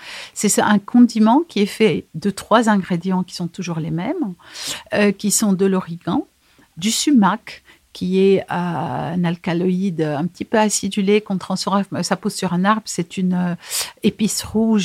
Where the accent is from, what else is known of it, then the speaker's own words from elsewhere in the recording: Aleppo, Aleppo Governorate, Syria; born there; moi je suis née à Alep